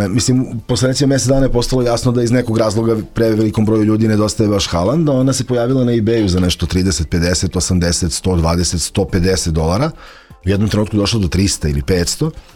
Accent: New Belgrade, Belgrade, Serbia; ja sam odrastao na Novom Beogradu gde je bilo puno dece

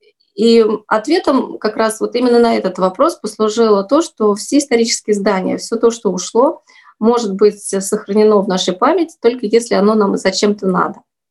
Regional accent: Voskresensk, Moscow Oblast, Russia; born there; я родилась не в Коломне, в соседнем городе Воскресенске, и отучившись здесь в Коломне в институте

